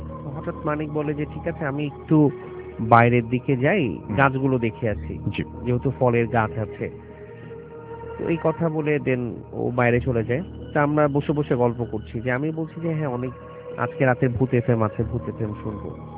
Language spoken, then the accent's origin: Bangla; Dhaka, Dhaka Division, Bangladesh; পুরান ঢাকা সূত্রাপুর থেকে এসেছি।